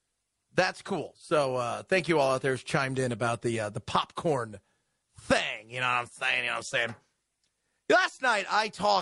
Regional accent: United States; Growing up in America, regardless of color, gives you advantages.

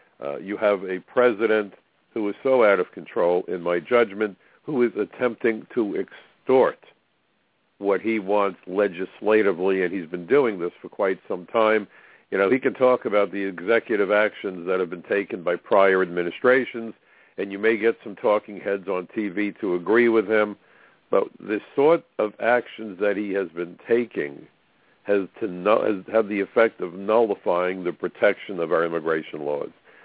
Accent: New York City, New York, United States; in my hometown of New York City

